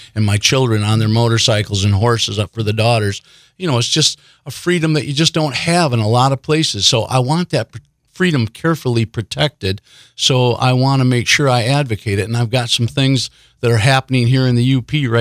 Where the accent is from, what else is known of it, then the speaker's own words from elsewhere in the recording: Michigan, United States; born there; I was born a troll. I was born down in Oakland County.